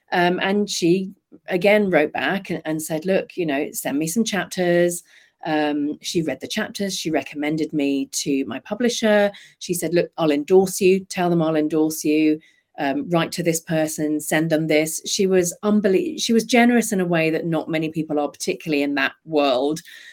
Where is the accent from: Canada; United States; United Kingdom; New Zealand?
United Kingdom; But let's face it, we're British and that's a really British thing to do.